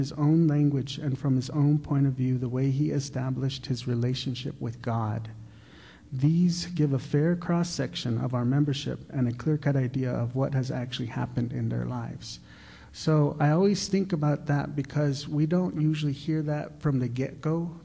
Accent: White River, Arizona, United States; So I came from and born and raised on the White Mountain Apache Reservation, the Fort Apache Indian Reservation in White River, Arizona. I am full-blooded White Mountain Apache.

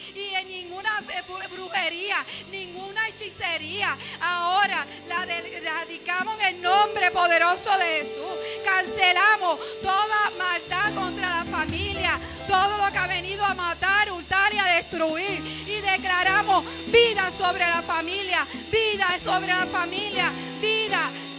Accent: Puerto Rico; levanta mi tierra, levanta los empresarios, levanta la familia, levanta los niños, los ancianos, levanta el gobierno de mi tierra

